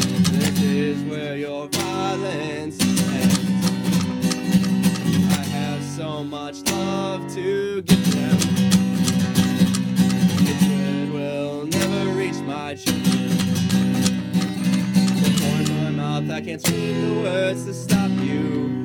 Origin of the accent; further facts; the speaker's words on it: Santa Barbara, California, United States; I'm from Santa Barbara